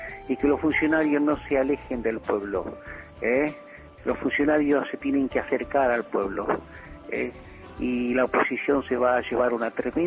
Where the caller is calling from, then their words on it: Núñez, Buenos Aires, Argentina; de Núñez.